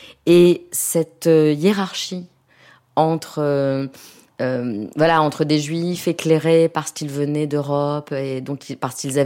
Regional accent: France; quand on me demandait d'où je venais, que je disais de France, et on me regardait d'un œil soupçonneux parce que je suis brune, j'ai les yeux noirs, les cheveux noirs

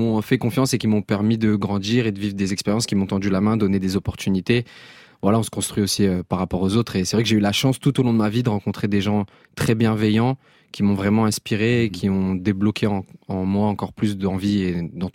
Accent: Amiens, Hauts-de-France, France; Je viens d'Amiens.

